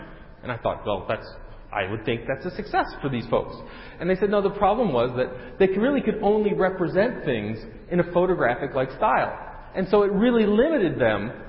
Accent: Cincinnati, Ohio, United States; I grew up in Cincinnati, by the way, so this is like hometown. I went to my high school reunion on Friday.

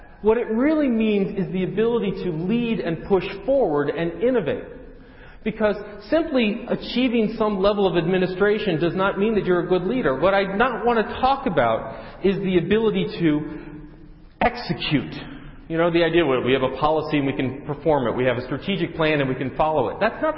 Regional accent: Cincinnati, Ohio, United States; I grew up in Cincinnati, by the way, so this is like hometown. I went to my high school reunion on Friday.

